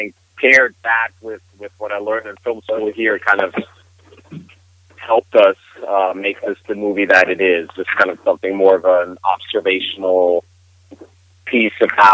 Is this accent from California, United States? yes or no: yes; Los Angeles, California, United States; Oh, you're from East LA? That's cool, man. I'm from South Central.